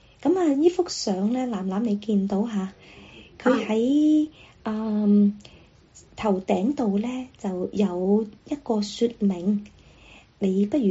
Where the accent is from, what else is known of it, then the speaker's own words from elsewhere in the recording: Guangdong, China; 即是这个刚才讲的那个是我们广东人的说法啦，习惯讲法啦